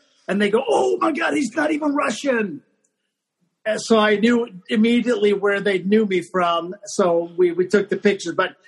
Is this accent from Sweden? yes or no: yes; Sweden; I'm actually born and raised in Sweden.